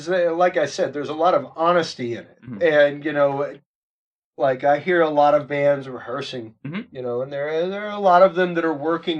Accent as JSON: {"language": "English", "region": "Texas", "country": "United States", "said": "I'm from Texas, you know, Cajun by blood, but from Texas, and very rooted in Texas blues, Texas rock and roll, things like that."}